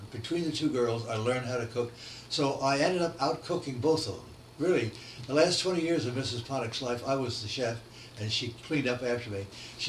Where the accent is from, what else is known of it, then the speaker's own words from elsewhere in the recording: New York, United States; also born or lived in Brackville, Pennsylvania; I was born in Brackville, Pennsylvania, and moved from there at the age of two to E.C. Talkett, Long Island, New York, the North Shore, where I spent my childhood, and went to grammar school and high school there.